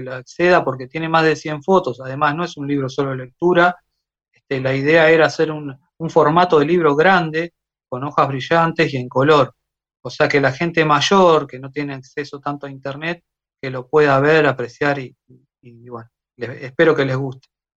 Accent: Uruguay; Yo soy uruguayo, sí. Yo soy uruguayo, mi abuela era argentina

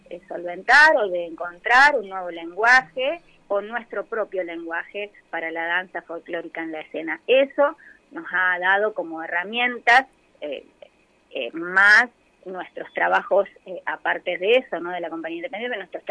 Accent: Córdoba, Argentina; yo soy de Córdoba, entonces, ajá, te imaginarás lo que significa, claro, para mí comenzar la dirección el 1 de agosto y el 14 irme a mis pagos

